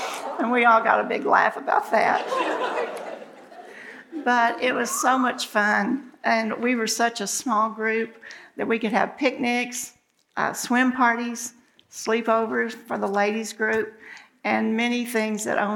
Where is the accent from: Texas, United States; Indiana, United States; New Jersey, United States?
Texas, United States; Now, I was raised in a town of 1,000, and I had never ridden a city bus, and I was sent from Oak Cliff to downtown Dallas